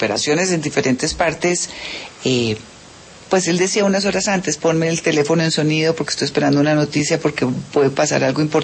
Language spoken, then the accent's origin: Spanish; Colombia; ahora somos nosotros los colombianos, todos y cada uno, desde donde estemos